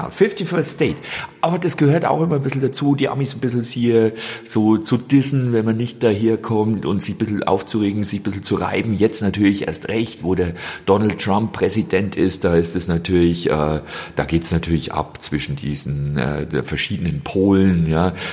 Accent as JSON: {"language": "German", "country": "Germany", "said": "ich komme aus Deutschland"}